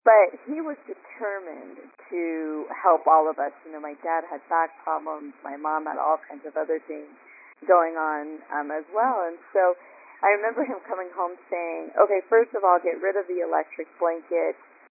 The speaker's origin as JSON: {"language": "English", "region": "Hawaii", "country": "United States", "also_born_or_lived": "Boston", "lives_now": "Utah, United States", "said": "No, I'm from Hawaii, and then my dad was in the military and I grew up all over, but I lived back east in the Boston area for 20 years."}